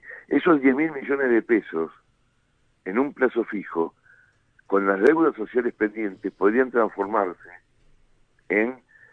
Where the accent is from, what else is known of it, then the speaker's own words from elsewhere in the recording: La Matanza, Buenos Aires Province, Argentina; yo soy de La Matanza.